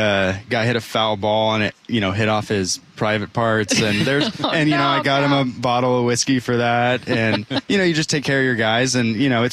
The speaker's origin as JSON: {"language": "English", "region": "California", "country": "United States", "tie": "born or raised there", "lives_now": "Seattle, United States", "said": "I'm a West Coast guy. I grew up in California."}